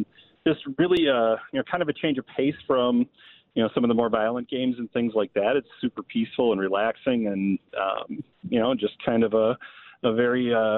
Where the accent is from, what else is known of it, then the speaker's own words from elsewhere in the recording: Milwaukee, Wisconsin, United States; I'm a city boy. I'm originally from Milwaukee.